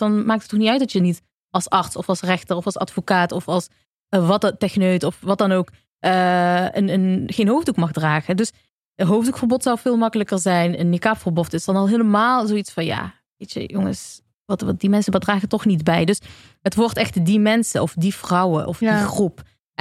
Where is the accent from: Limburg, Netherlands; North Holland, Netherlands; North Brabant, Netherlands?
North Brabant, Netherlands; Eindhoven; Maar als je gaat naar bijvoorbeeld in Eindhoven, waar ik vandaan kom, of een andere plek in Nederland